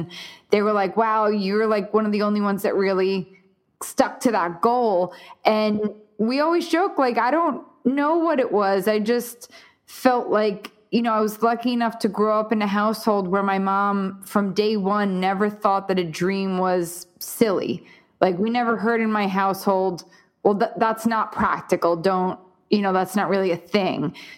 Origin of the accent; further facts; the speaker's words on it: New York City, New York, United States; we grew up in Queens, New York